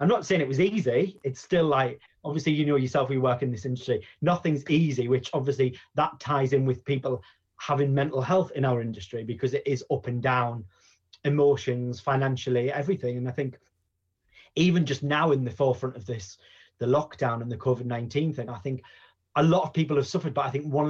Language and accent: English; North East England, United Kingdom; I am from the Northeast. I'm very proud. I'm actually sat in the Northeast right now in lockdown